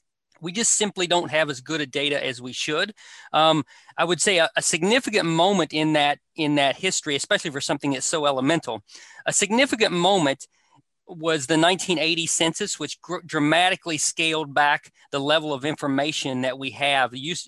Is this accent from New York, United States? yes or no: no; Kentucky, United States; I'm from Appalachian, Eastern Kentucky